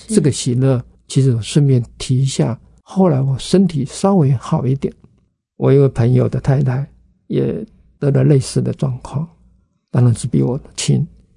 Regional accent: southern Taiwan, Taiwan; 我是南部人，所以我们在南部那时候初中毕业考高中方向就是台南一中

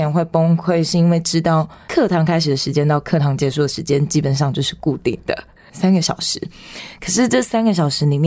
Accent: Kaohsiung, Taiwan; now in New Taipei, Taiwan; 我是高雄人，但是我读淡江大学之后，我就已经到淡水来，住在淡水已经是第七年了。

